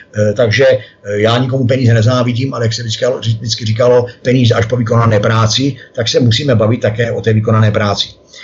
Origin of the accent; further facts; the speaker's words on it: Mělník, Central Bohemian Region, Czechia; protože jsem mraveneček z Mělníka